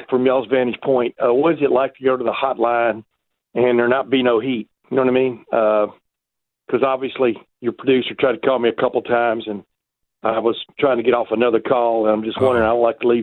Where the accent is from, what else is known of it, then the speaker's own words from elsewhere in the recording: Texas, United States; also born or lived in Alabama; I grew up in East Texas, well, Alabama and then East Texas